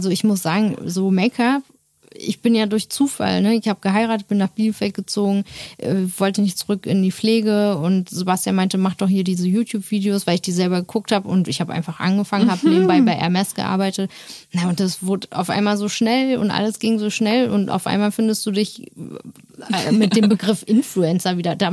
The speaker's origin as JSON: {"language": "German", "country": "Turkey", "said": "ich bin auch Türkin"}